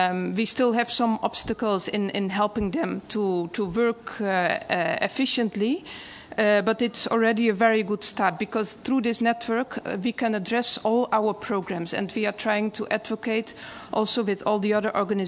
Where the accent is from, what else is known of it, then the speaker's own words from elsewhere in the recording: Republic of the Congo; from Congo Brazzaville.